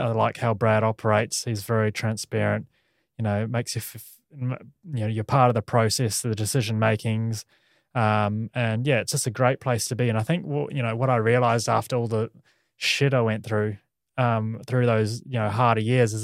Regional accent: New Zealand; and obviously being a Kiwi too, he likes that, doesn't mind a Kiwi.

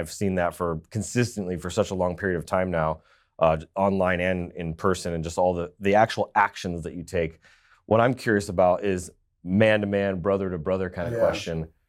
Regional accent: California, United States; being somebody that's been born and raised in California, been my whole life, I've reached this point now where I'm in the planning phases of exiting California, right?

